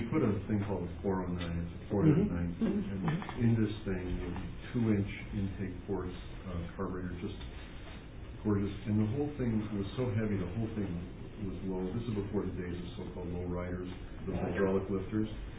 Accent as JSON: {"language": "English", "town": "Los Angeles", "region": "California", "country": "United States", "tie": "born or raised there", "said": "My first car, I grew up in Los Angeles."}